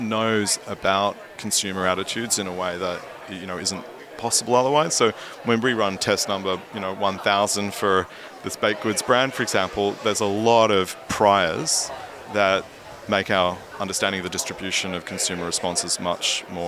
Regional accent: Australia; I grew up in Australia.

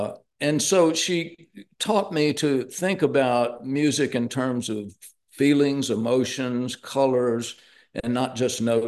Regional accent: Tuscaloosa, Alabama, United States; I grew up in Tuscaloosa, Alabama, Roll Tide, sorry.

